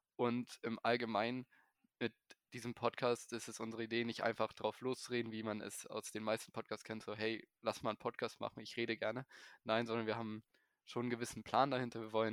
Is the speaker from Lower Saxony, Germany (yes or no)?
no; Hamburg, Germany; born there; bin gebürtiger Hamburger